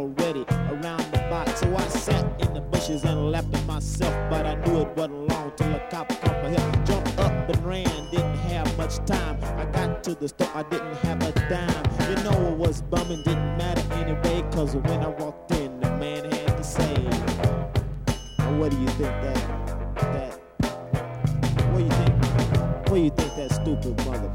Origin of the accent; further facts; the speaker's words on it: Texas, United States; But I'm from Texas, y'all.